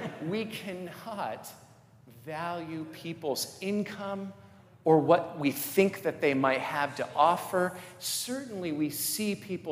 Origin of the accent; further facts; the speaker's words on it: Seattle, Washington, United States; I was from the Seattle area, and I was pretty poor.